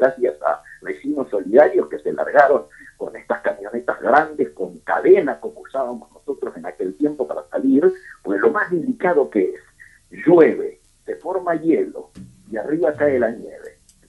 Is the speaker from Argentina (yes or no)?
yes; Trevelin, Chubut, Argentina; Yo pasé mi infancia en la Patagonia, Trevelin, al sur de Esquel. Mi viejo era director de la escuela, que hoy lleva su nombre, precisamente.